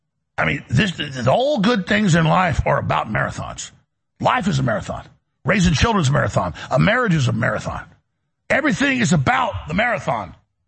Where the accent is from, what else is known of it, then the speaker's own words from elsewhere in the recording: United States; I'm an American. I'm a Christian. I'm a patriot.